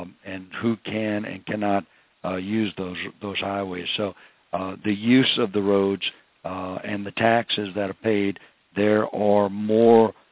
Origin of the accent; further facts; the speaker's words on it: Louisiana, United States; And I come from Assumption Parish, and we, like everyone else, are concerned because of the rural communities.